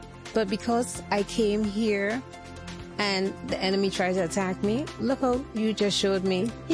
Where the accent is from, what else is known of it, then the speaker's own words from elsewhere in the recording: Brooklyn, New York, United States; I am from Brooklyn, New York.